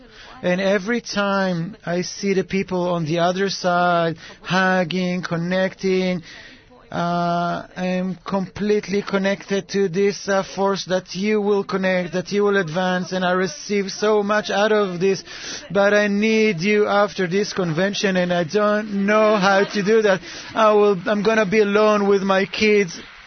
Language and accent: English; Holon, Tel Aviv District, Israel; English is a second language; I'm from Chulon. And I'm very excited being here.